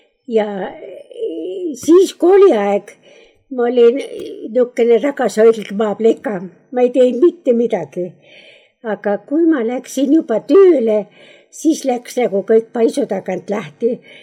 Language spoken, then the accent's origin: Estonian; Vetuga, Järva County, Estonia; Minu sünnikoht on, kuda ma nüüd ütlen praegu, need Osnaeliku vald ja Vetuga küla. See on seal Viisu lähedal või Viisu juures. Seal elasime, seal olen mina sündinud.